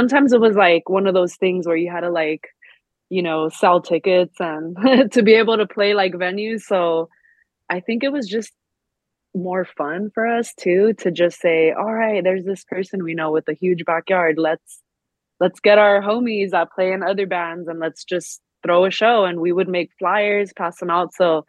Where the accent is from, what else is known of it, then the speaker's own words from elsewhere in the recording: El Monte, California, United States; in the San Gabriel Valley where I grew up. I grew up in El Monte.